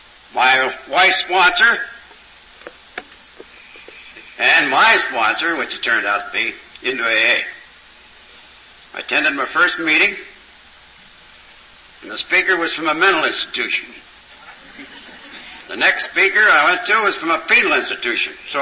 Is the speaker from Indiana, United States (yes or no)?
yes; Indiana, United States; from Indiana. Greetings and salutation from the Midwest.